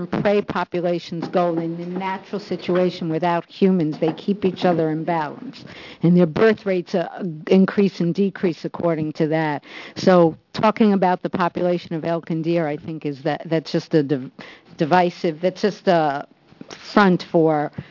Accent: Corvallis, Oregon, United States; I'm from Corvallis

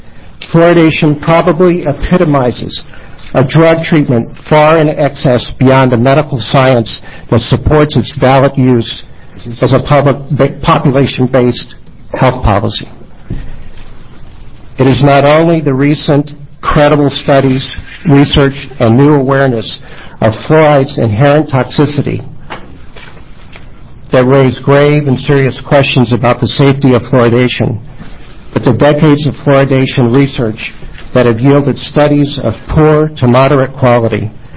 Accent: Medford, Oregon, United States; I'm from Medford, Oregon

